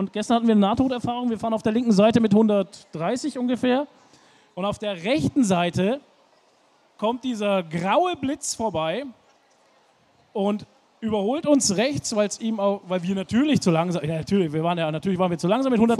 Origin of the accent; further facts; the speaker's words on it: Bavaria, Germany; bei uns in Landkreis Fürth ist dann Neustadt an der Aisch.